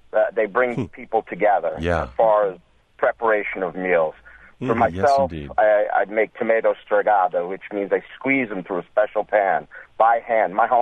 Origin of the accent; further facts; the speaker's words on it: Farmingdale, New York, United States; Growing up on Long Island, in Middle Long Island, actually, it was in Farmingdale.